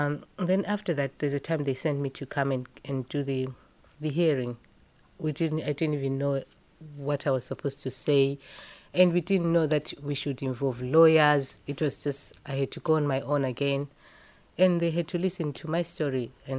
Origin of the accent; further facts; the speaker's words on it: Zimbabwe; now in United Kingdom; I'm originally from Zimbabwe. I came to the UK.